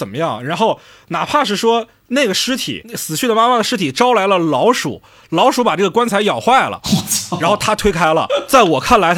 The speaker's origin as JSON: {"language": "Chinese", "town": "Fuzhou", "region": "Fujian", "country": "China", "said": "我不是闽南人，我福州人，福州也不是闽南了"}